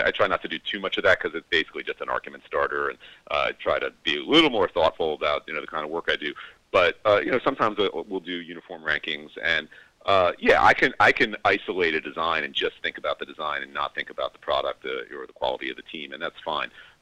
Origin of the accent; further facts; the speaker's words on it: Long Island, New York, United States; also born or lived in Brooklyn; I grew up on Long Island, and I've lived in New York or in Brooklyn for a long time.